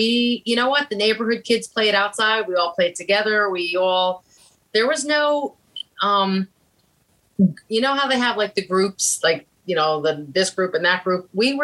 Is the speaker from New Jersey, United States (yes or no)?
yes; Metuchen, New Jersey, United States; I grew up in New Jersey, a little town, Metuchen, very small back in my day, very small, like less than 4,000 people.